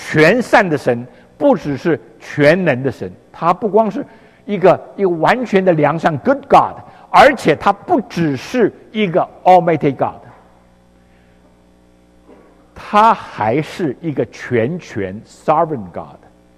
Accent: China; 我们中国人说恶有恶报善有善报，不是不报，时候未到。

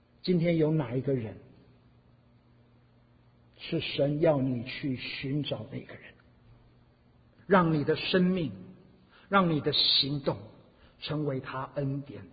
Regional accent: Taiwan; 我想你们听我的口音，大概也有不少人知道我的普通话，我的国语是在台湾学的啊。

